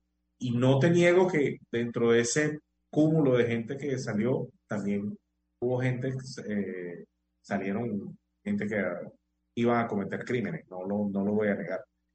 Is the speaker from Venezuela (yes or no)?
yes; Venezuela; moved away; Yo salí de Venezuela hace algunos años y, claro, mi situación de exilio fue distinta. Yo me fui en avión